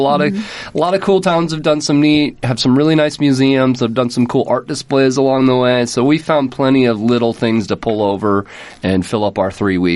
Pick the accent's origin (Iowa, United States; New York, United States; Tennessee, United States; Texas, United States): Iowa, United States; Sioux City; now in Des Moines, United States; But, yeah, I'm from the Sioux City area